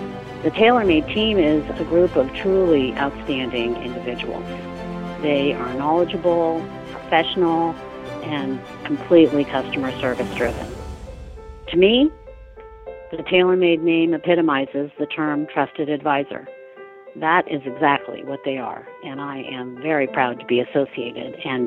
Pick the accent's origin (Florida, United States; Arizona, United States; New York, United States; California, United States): California, United States; San Mateo; I am from San Mateo, California.